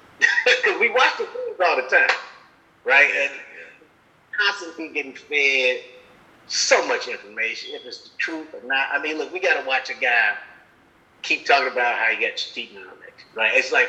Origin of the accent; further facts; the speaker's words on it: Chicago, Illinois, United States; And I'm from Chicago. That's the reason why I got into the movie.